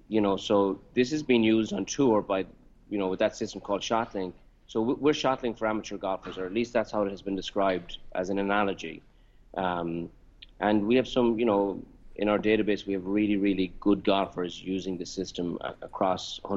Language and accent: English; Galway, Connacht, Ireland; so I'm from Ireland, from Galway on the West Coast.